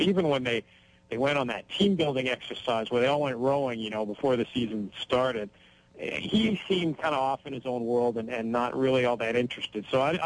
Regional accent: Winnipeg, Manitoba, Canada; now in Toronto, Canada; I was indeed, born and raised in Winnipeg, but obviously living in Toronto now

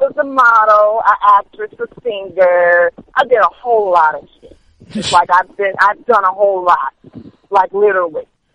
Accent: Chicago, Illinois, United States; until we do Exotica in Chicago. That's my hometown. So I want to come out with a bang in Chicago.

